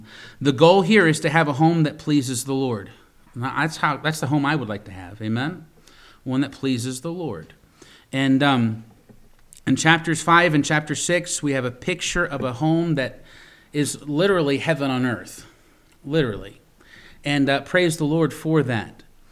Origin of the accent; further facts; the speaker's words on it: Virginia, United States; I remember when I was a kid, I grew up in Virginia, and there are all kinds of caverns in Virginia.